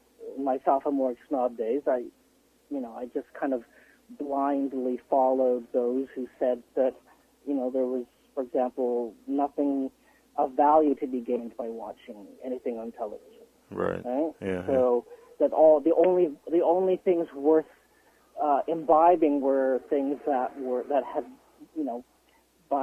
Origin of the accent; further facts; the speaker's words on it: Canada; Usually Toronto would be the more viable choice for me, being Canadian